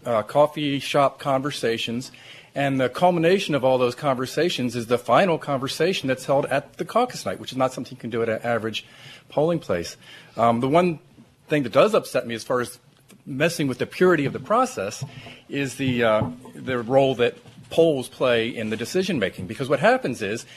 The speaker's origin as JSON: {"language": "English", "region": "Maryland", "country": "United States", "said": "Yeah, I'm originally from Maryland, so I was just in awe of the caucus process when I got here."}